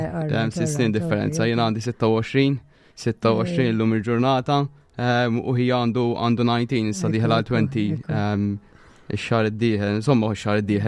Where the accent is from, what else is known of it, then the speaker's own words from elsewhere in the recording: Kerċem, Gozo, Malta; hekk minn ta' Kerċem, pratikament ġej mill-parroċċa ta' Kerċem.